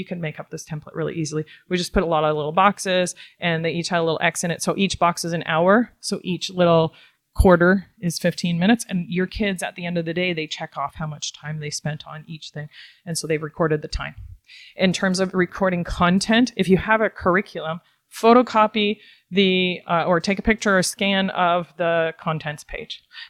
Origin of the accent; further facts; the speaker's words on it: Ontario, Canada; like, I'm from Ontario. I've been homeschooling in Ontario for 21 years.